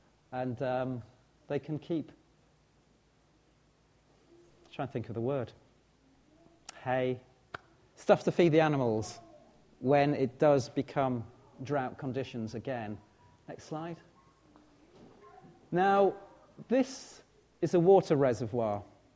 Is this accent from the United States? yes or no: no; Norwich, East of England, United Kingdom; Oh, I'm from Norwich. What do you expect?